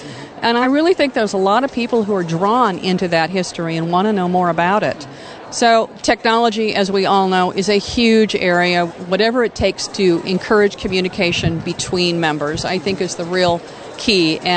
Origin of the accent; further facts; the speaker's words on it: the West, United States; I was raised in the American West. It's a very can-do attitude.